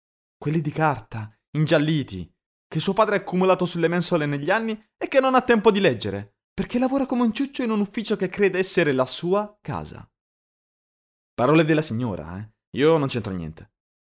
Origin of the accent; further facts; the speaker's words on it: Milan, Lombardy, Italy; Sono milanese io, abbiamo il pepe al culo.